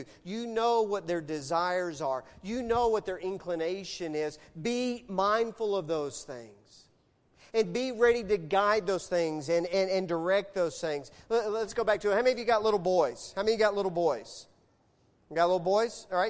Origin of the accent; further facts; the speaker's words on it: Texas, United States; I grew up in West Texas. I'm a Cowboy fan.